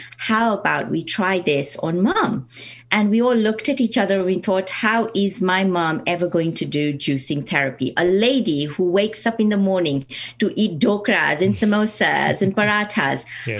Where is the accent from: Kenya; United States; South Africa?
Kenya; And I come from Kenya.